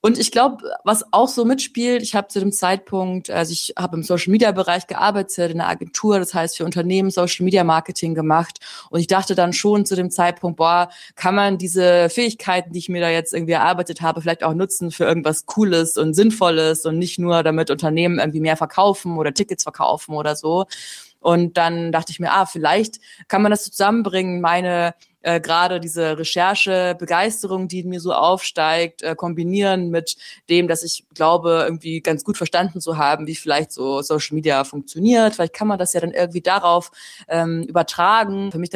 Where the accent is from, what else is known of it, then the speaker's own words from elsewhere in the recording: Bavaria, Germany; Ich komme ursprünglich aus Bayern.